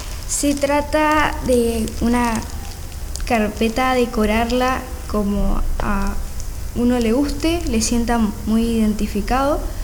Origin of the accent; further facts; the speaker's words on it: Corrientes, Argentina; yo soy de Corrientes y ahí se celebran mucho los corsos en enero y febrero